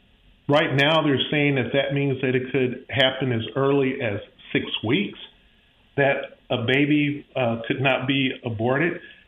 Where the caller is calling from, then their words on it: Pensacola, Florida, United States; I'm calling from Pensacola, Florida, here in the Panhandle